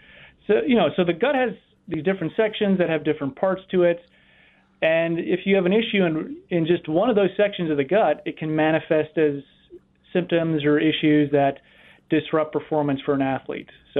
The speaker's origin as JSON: {"language": "English", "region": "Minnesota", "country": "United States", "said": "I'm from Minnesota, so I know of the company. I'm actually a native northerner."}